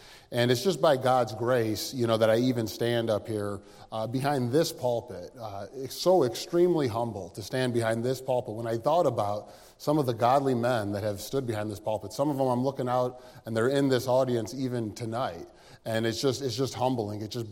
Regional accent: Cleveland, Ohio, United States; And so I grew up here in Cleveland, Ohio, born and raised in the 80s, a big Browns fan

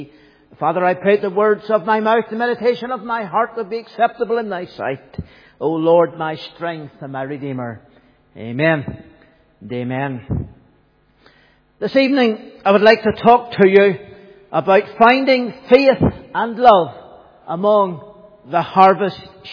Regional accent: Coleraine, Northern Ireland, United Kingdom; also born or lived in Ballymoney; Yes, I was brought up just across the county line in Coleraine, but I was born in Ballymoney

